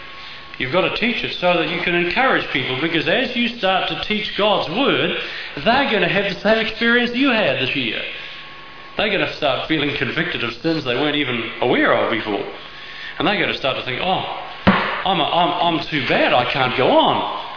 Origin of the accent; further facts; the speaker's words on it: Scotland, United Kingdom; Personally, being a Scotsman, I prefer to use just one bullet